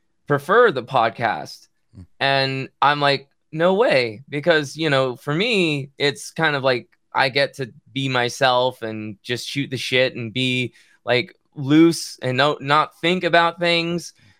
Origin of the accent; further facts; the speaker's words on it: Los Angeles, California, United States; I grew up in Los Angeles and we had the world famous KROQ, K-Rock.